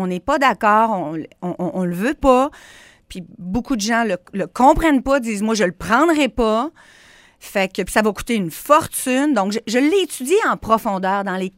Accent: Quebec City, Quebec, Canada; Moi, je suis née à Québec. J'ai vécu toute ma vie à Québec. Québec, c'est ma maison. Québec, c'est chez moi.

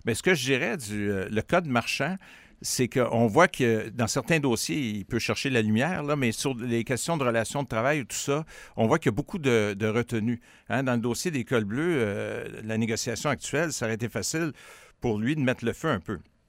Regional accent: Montreal, Quebec, Canada; Moi, je suis de Montréal.

